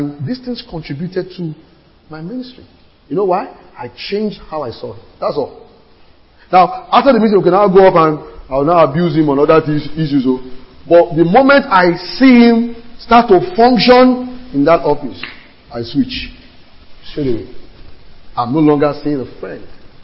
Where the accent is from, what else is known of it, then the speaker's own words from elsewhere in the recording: Nigeria; You can't receive from me as a lawyer. You can't receive from me as a Nigerian.